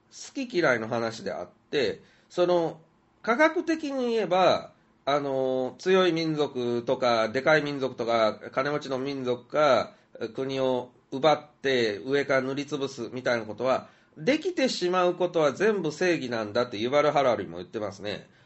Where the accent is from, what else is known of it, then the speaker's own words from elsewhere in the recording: Kansai, Japan; やっぱ関西人なので、その、大真面目じゃないんだよねっていうところはお許しください。